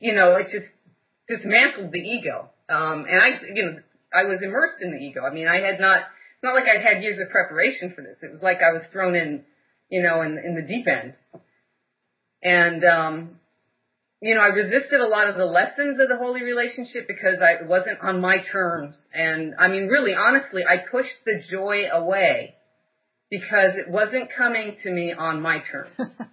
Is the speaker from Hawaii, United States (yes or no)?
yes; Hawaii, United States; And at the time, I grew up in Hawaii.